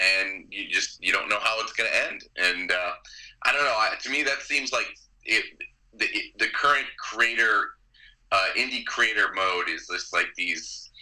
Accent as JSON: {"language": "English", "town": "South Beloit", "region": "Illinois", "country": "United States", "tie": "born or raised there", "said": "I grew up in South Beloit, Illinois, right outside of Rockford, Illinois."}